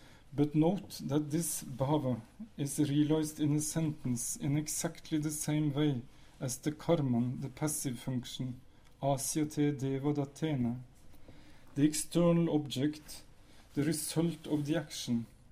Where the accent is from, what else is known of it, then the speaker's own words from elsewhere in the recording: Norway; first language Norwegian; English is a second language; In my mother tongue, Norwegian, intransitive verbs can take passive voice provided an agent is implied.